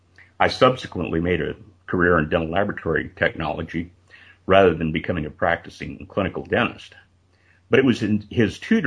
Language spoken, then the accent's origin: English; Las Cruces, New Mexico, United States; born or raised there